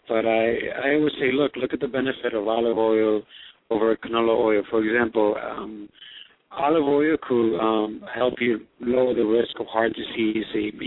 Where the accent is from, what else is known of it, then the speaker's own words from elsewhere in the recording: New York, United States; You know, I'm a New Yorker originally, so I'm looking forward to the Giants beating up on the Patriots.